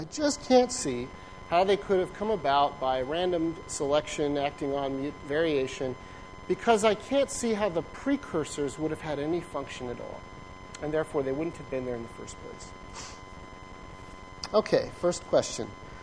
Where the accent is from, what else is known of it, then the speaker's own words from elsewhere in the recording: Arizona, United States; I barely know what that word outboard means. I'm from Arizona.